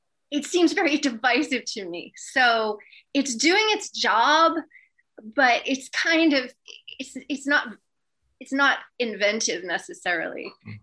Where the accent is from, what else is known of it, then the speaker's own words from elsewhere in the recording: United States; I feel like growing up in America, if you were a child in the 60s or the 70s or probably their early 80s